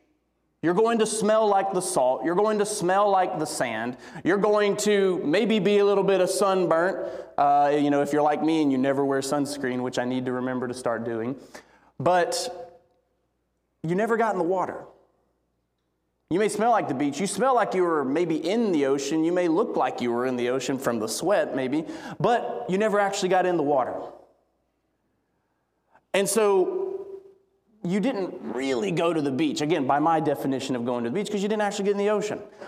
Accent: Alabama, United States; I'm more of a Gulf guy. I grew up in Alabama, so I prefer going to Florida.

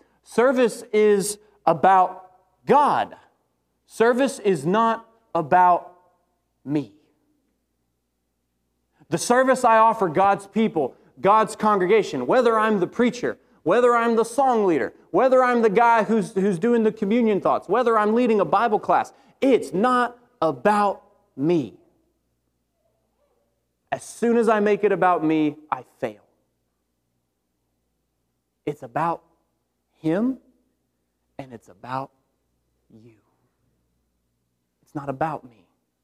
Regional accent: Alabama, United States; I am from Alabama. My math could be wrong.

